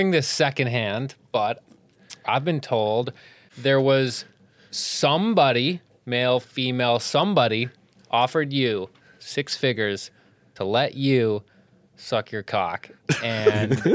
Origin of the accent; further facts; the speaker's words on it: Vancouver, British Columbia, Canada; I'm from Vancouver. Never heard of it.